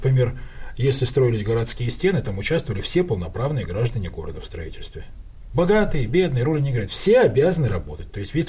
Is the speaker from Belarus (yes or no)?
no; Kharkiv, Kharkiv Oblast, Ukraine; also born or lived in Khabarovsk, Russia / Petropavl, Kazakhstan / Ganja, Azerbaijan; А я человек советский. То есть я жил в Харькове, я родился в Хабаровске, я жил, кстати, в Северном Казахстане, это вот Петропавловск-Казахский, жил в Кировабаде, это нынешняя Гянджа. Но их я, правда, уже не помню совершенно. Но вот Харьков помню хорошо